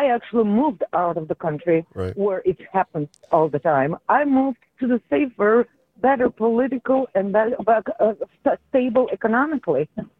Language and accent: English; Russia; now in Milwaukee, United States; You know, I'm from Russia, right? So from the small age, we start learning about revolution.